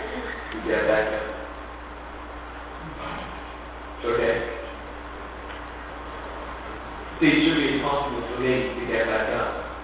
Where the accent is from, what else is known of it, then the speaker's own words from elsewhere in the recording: Australia; and I'm from Australia, and this morning I want to share with you my testimony